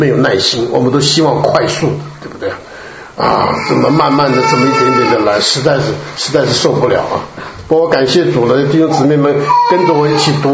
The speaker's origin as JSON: {"language": "Chinese", "country": "China", "said": "那我们晓得，我们中国人也懂得很刻印，对不对？"}